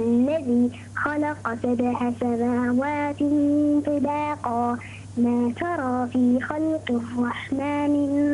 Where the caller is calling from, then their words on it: United Arab Emirates; من الإمارات.